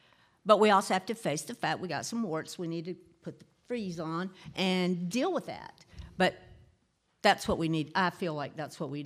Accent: Charlotte, North Carolina, United States; You know, like I said, I am a native, so I want Charlotte, my hometown, to be the world-class city that we aspire to be.

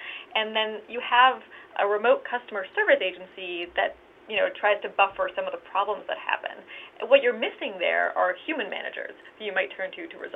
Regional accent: Canada; across the U.S. and Canada, because I'm Canadian, and so I always like to bridge those two locations.

